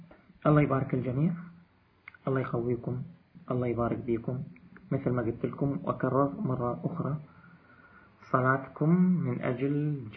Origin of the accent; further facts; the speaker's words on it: Karamles, Nineveh, Iraq; now in Baghdad, Iraq; اللي هو ابن قريتي